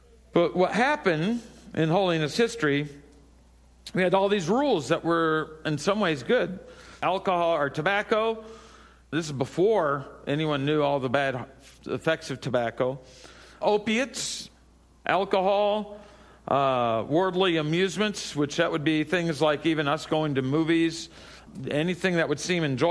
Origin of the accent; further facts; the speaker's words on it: New Orleans, Louisiana, United States; I grew up in New Orleans. French bread is very, very important.